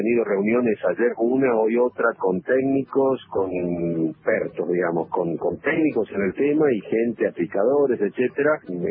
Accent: Buenos Aires, Argentina; moved away as an adult; now in Metán, Argentina; me recibí en el año 83 y me vine para acá, desde Buenos Aires a Metán, me quedé, hace 30 y pico de años que estoy acá.

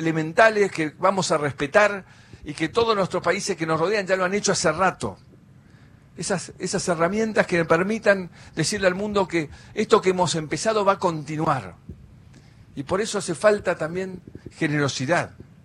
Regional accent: Argentina; Me siento muy orgulloso como presidente y como argentino

